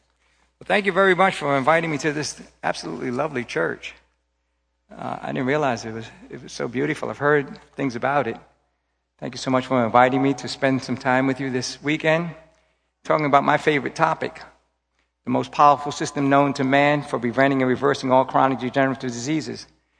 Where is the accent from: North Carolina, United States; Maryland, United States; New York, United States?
New York, United States; I'm from New York, so I'll either talk twice as fast or I'll go through the material very quickly.